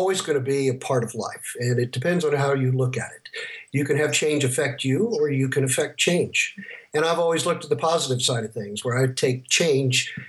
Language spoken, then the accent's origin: English; Lexington, Kentucky, United States; I'm from Lexington, Kentucky.